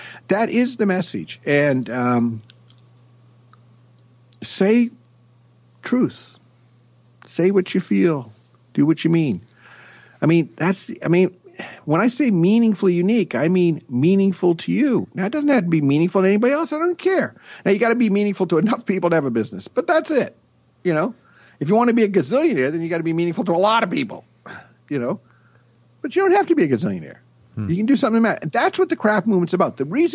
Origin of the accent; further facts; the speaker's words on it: Nashua, New Hampshire, United States; also born or lived in Maine; I was born in Maine, and then we moved to Nashua, New Hampshire, southern New Hampshire, just outside of Boston.